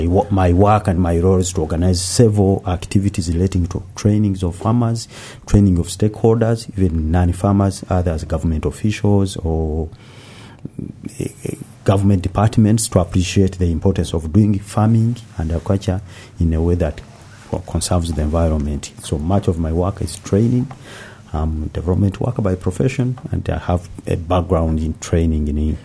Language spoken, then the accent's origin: English; Masaka, Central Region, Uganda; English is a second language; I come from Uganda, from a part called Masaka. It's the central part of Uganda. It's about 200 kilometers from the capital, Kampala.